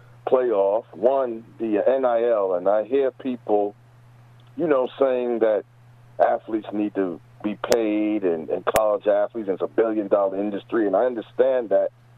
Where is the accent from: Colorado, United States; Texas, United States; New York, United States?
New York, United States; Brooklyn; now in Florida, United States; I'm originally from Brooklyn, so I grew up a Syracuse fan when they played football, but now I live down here in Florida.